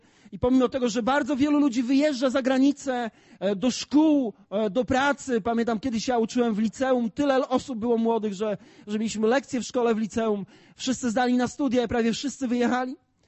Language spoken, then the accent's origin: Polish; Gołdap, Warmian-Masurian Voivodeship, Poland; Ja pochodzę z Gołdapi.